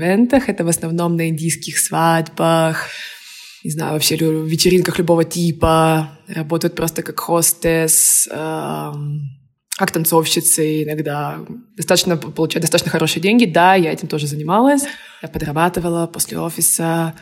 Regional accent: Moscow, Russia; also born or lived in Mykolaiv, Ukraine; Я родилась в Украине, город Николаев, но моя семья переехала в Москву, когда мне было буквально 7 лет. Поэтому и вся моя семья сейчас живет в Москве, в России.

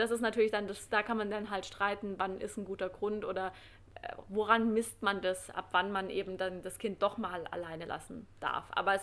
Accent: Germany; so als Deutscher will man manchmal vielleicht schneller auf den Punkt kommen

